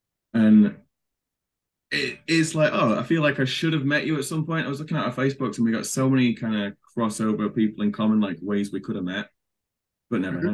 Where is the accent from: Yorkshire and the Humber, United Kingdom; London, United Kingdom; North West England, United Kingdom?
Yorkshire and the Humber, United Kingdom; Doncaster; now in United States; I'm from Doncaster.